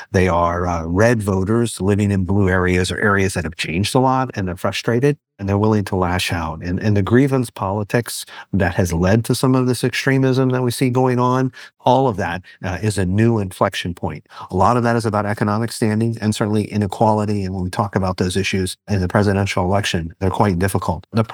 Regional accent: Berkeley, California, United States; born there; I was born in 1968 in East Bay in Berkeley.

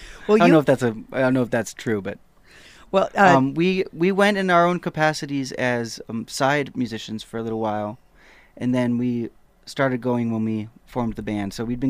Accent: Peoria, Illinois, United States; I could also say that we grew up in Peoria, Illinois

